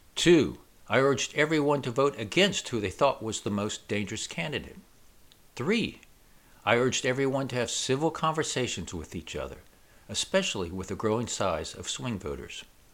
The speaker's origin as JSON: {"language": "English", "town": "Southlake", "region": "Texas", "country": "United States", "tie": "born or raised there", "said": "The first MSPP podcast was about my hometown, Southlake, Texas"}